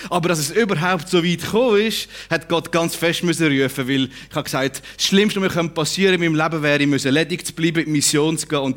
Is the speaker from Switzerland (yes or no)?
yes; Murten, Fribourg, Switzerland; ich bin im Welschland aufgewachsen, ich bin in der FEG in Murten aufgewachsen dort